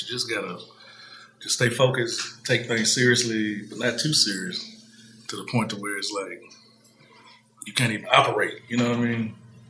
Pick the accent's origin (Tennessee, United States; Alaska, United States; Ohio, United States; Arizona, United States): Tennessee, United States; Memphis; I'm from Memphis, went to dental school at, there's a school called Meharry in Nashville.